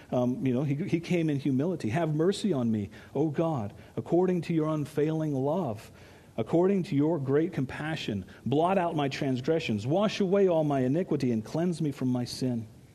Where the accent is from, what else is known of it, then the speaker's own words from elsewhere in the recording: Ecuador; And I can remember as a kid, you know, growing up in Ecuador